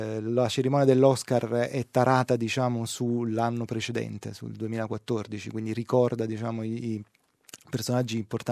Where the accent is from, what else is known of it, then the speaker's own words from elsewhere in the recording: Naples, Campania, Italy; Io sono napoletano e quindi particolarmente lo sento caro.